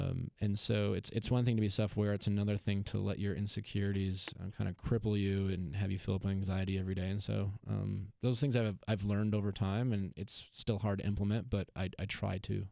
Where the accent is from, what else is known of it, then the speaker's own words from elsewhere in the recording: Chicago, Illinois, United States; I went home to Chicago to do my fantasy football draft with my hometown friends. Then I went back to Milwaukee and hung out with my family.